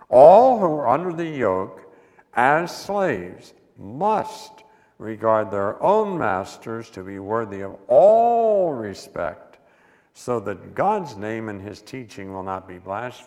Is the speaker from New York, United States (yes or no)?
no; West Virginia, United States; I grew up in West Virginia, out in the Eastern Panhandle, I was in a position where the bumper between the South and the North went right across our household.